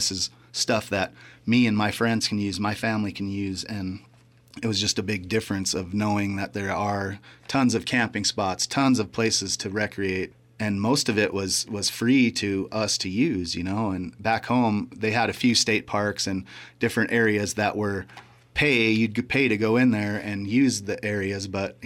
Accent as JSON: {"language": "English", "town": "Grand Forks", "region": "North Dakota", "country": "United States", "tie": "born or raised there", "said": "Well, I grew up in Grand Forks, North Dakota."}